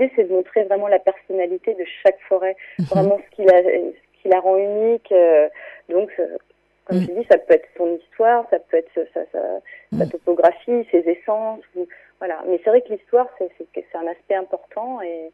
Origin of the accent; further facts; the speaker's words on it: Tours, Centre-Val de Loire, France; Bon, moi, je suis de Touraine, je suis originaire de Tours.